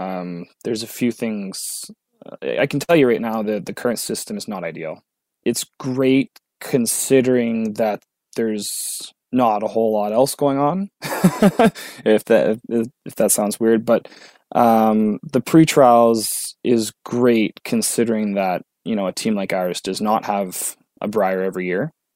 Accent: Sudbury, Ontario, Canada; So like, I'm from Sudbury. It's not that far down the road.

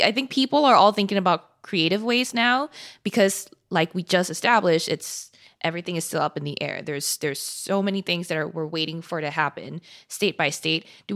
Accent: Singapore; When I grew up in Singapore, like on our local TV shows

